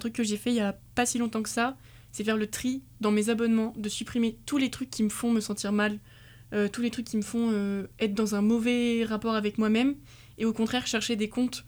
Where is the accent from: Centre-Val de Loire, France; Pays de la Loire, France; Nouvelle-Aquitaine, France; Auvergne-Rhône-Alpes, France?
Nouvelle-Aquitaine, France; moved away; moi je viens de Dordogne, donc c'est plutôt loin, je rentre pas souvent.